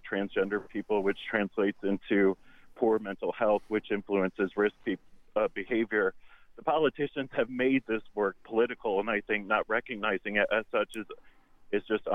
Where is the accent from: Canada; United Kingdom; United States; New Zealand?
United States; Indiana; in my home state of Indiana